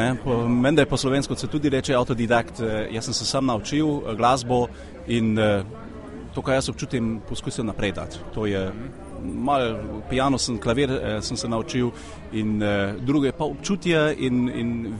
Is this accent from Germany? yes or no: yes; Moers, North Rhine-Westphalia, Germany; born there; Slovenian is a second language; Ampak jaz sem se rodil tukaj v Nemčiji, v Mörsu, pred 44 leti.